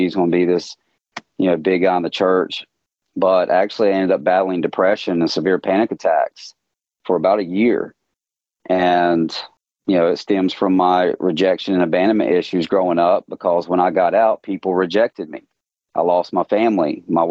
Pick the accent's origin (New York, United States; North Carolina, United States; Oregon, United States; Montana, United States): North Carolina, United States; Thomasville; also born or lived in High Point; But yeah, I grew up, I was born here in High Point where I live, raised in Thomasville, about 20 minutes down the road, a little small town.